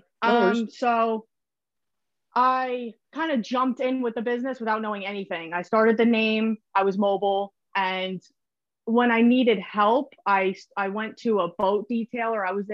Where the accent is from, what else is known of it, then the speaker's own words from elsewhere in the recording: New Jersey, United States; I'm from South Jersey, New Jersey.